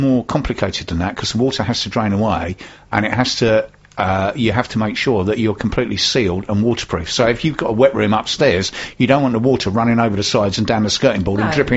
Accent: Fulham, London, United Kingdom; No, I'm not from Bermondsey. I'm from Fulham.

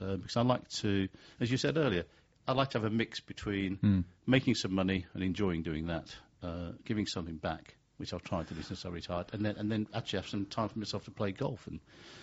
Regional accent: West Bromwich, West Midlands, United Kingdom; my background, I mean, go from the accent. I'm from the West Midlands.

